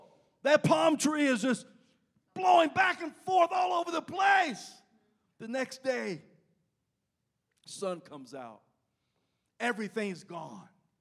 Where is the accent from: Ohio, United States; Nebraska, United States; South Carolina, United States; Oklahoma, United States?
South Carolina, United States; I'm from South Carolina. The tree in South Carolina, our state tree is the palmetto tree, but it looks like a palm tree.